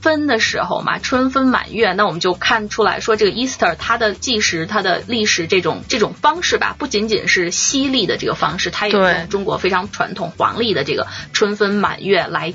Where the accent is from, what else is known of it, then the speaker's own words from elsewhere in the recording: Australia; 但是白宫的这个滚鸡蛋和我们澳洲人的，包括如果我们到欧洲去